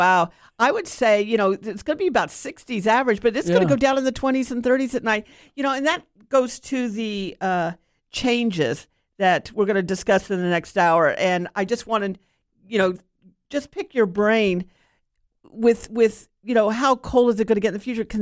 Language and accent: English; Tavares, Florida, United States; So in Tavares, we grew up in Tavares, and they have a railroad line going through that goes all the way up north.